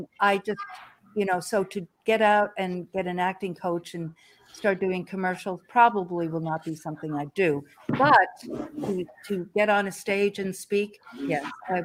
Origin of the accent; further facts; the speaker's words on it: New York, United States; I grew up near New York City, and so all of that was very. Much part of my life, my DNA, but I never pursued it.